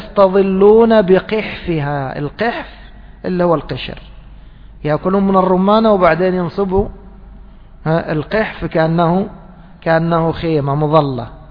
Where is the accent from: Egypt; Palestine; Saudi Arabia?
Egypt; كذلك إحنا كمصريين دوما نكسر أول الأفعال